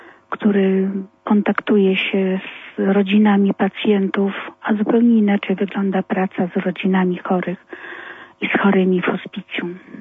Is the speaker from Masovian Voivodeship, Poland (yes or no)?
yes; Warsaw, Masovian Voivodeship, Poland; Jestem z Warszawy.